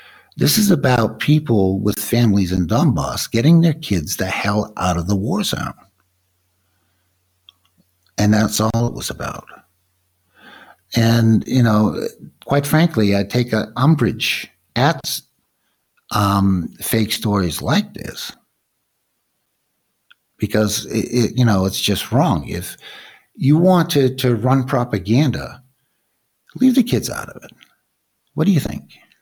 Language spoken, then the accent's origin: English; Boston, Massachusetts, United States; It all started in Massachusetts, and quite frankly, I'm a Bostonian.